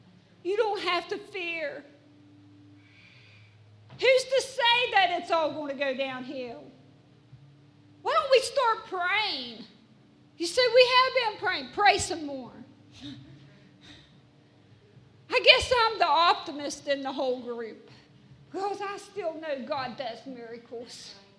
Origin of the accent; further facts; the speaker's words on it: West Virginia, United States; Yes, I'm from West Virginia, and yes, I'm a little hick, and I'm just a country girl, and we just farm